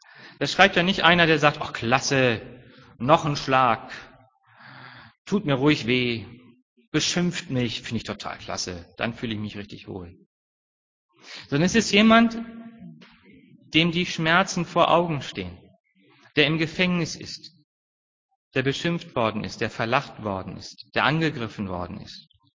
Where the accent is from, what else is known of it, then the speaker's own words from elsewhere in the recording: Northern Germany, Germany; Sie merken, ich komme aus Norddeutschland und ich habe eine Leidenschaft für das Maritime.